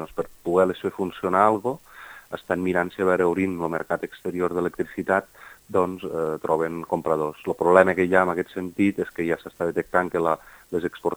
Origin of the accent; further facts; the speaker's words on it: Vandellòs, Catalonia, Spain; Jo soc de Vandellòs